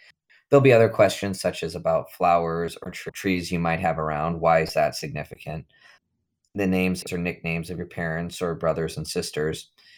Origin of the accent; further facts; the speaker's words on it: Bowbells, North Dakota, United States; I'm from Bow Bells, North Dakota, and from German with a little Norwegian ancestry, from pig hocks and sauerkraut.